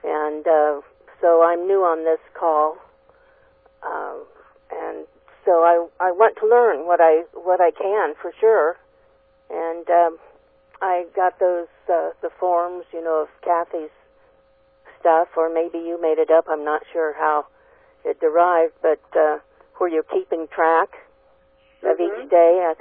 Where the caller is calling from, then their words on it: Vashon, Washington, United States; I'm calling from Vashon, Washington.